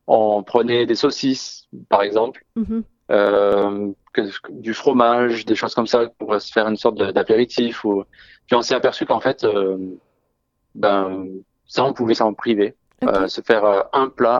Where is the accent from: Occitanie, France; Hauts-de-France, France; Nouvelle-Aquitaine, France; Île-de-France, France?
Occitanie, France; Toulouse; c'est un groupe de Toulouse, ma ville natale.